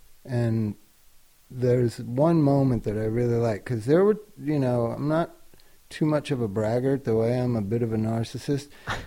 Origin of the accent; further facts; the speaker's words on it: Palm Springs, California, United States; Well, you see, I grew up in the 70s. Like, that was a lot of swinging was going on. I grew up in Palm Springs.